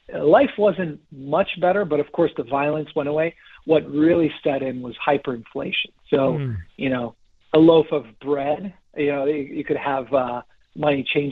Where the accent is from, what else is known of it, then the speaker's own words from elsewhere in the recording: Timișoara, Timiș County, Romania; English is a second language; They congregated in my hometown of 400,000 people at that time, called Timișoara